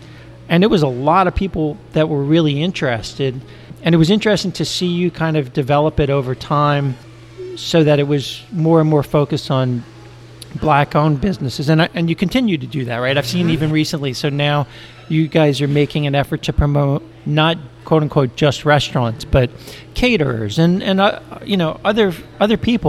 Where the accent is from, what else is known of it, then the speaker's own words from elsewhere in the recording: Gentilly, Louisiana, United States; I grew up in Gentilly, very racially diverse area. I grew up, I'd say middle class kid, white kid, went to a school that was extremely diverse.